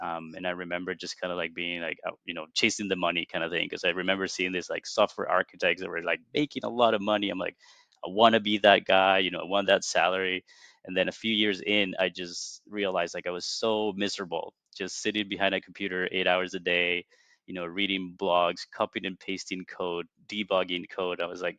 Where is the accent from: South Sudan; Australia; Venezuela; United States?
Venezuela; moved away as an adult; now in Toronto, Canada; I'm originally from Venezuela, but I've actually been living in Toronto for about 17 years now coming this summer.